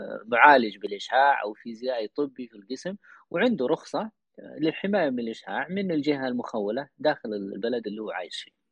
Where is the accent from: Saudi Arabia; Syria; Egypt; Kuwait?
Saudi Arabia; سواء عندنا في السعودية أو في دولة أخرى